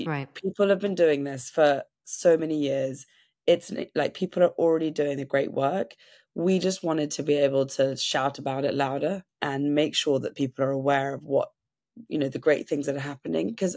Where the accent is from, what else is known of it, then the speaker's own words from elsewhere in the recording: England, United Kingdom; As an English person, we don't really ask questions